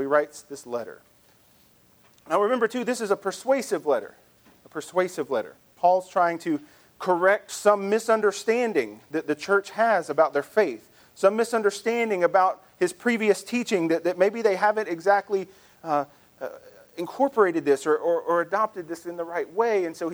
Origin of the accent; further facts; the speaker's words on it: Memphis, Tennessee, United States; also born or lived in Texas; I grew up in Texas. I grew up in Memphis. We lived for 7 years in Texas when I was in middle school.